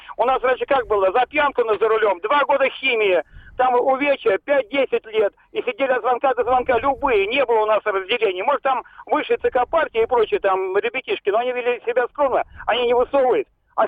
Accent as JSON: {"language": "Russian", "region": "Moscow", "country": "Russia", "tie": "born there", "said": "Я 53-го года рождения, я родился в Люблино"}